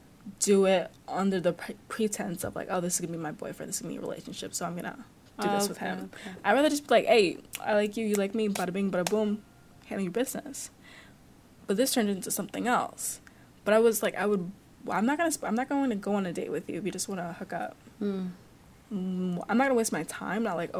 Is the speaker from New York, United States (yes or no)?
yes; New York, United States; No, I didn't. I'm from New York.